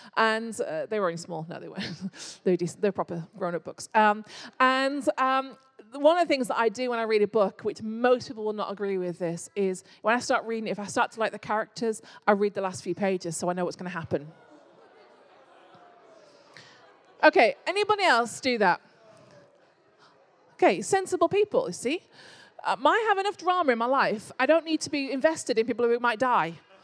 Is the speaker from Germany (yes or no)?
no; United Kingdom; although it's awkward to talk about because we're British.